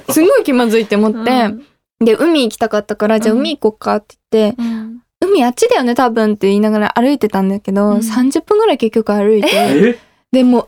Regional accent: Chiba, Japan; だから千葉県出身なんですけど

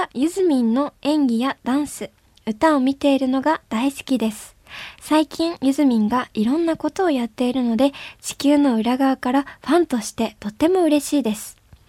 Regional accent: Belgium; Japanese is a second language; ベルギーから参りました

